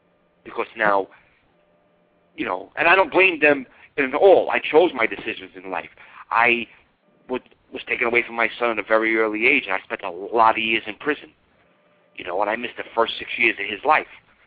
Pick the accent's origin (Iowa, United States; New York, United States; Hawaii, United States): New York, United States; Brooklyn; In the area where I grew up in Brooklyn, New York, organized crime is in the fabric of society there, okay?